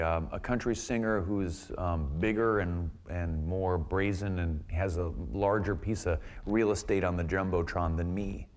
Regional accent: the South, United States; You know, when I grew up in the South, I never thought that those would ever come down.

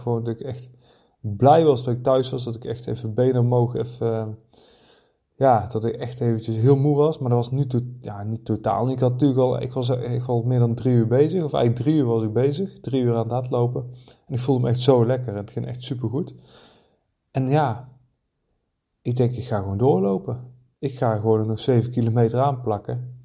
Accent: North Brabant, Netherlands; Ik kom zelf trouwens uit Brabant.

